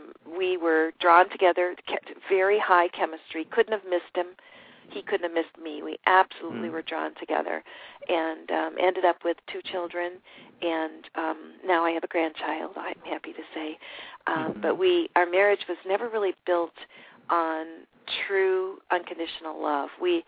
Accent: Midwest, United States; I grew up in the Midwest. I'm in California right now.

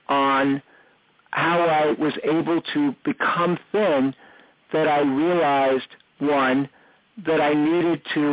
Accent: New York City, New York, United States; Sure. Well, I'm from New York City, and my dad would work 6 days a week.

